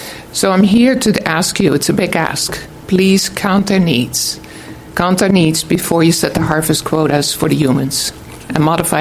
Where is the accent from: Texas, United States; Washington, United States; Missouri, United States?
Washington, United States; Friday Harbor; I'm from Friday Harbor, and I'm here as a concerned citizen